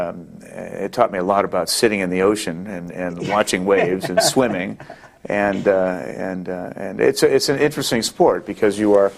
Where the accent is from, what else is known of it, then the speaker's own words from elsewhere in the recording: California, United States; also born or lived in Connecticut; Well, I was born in Connecticut, but that was an accident of birth. I know nothing about Connecticut. I was raised in California. My family is an old California family.